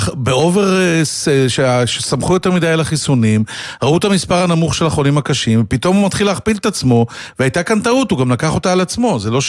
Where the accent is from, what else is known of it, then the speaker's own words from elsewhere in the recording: Holon, Tel Aviv District, Israel; אני בלבנט, אני נהנה מאוד מהלבנט, אני מחולון, כיף לי מאוד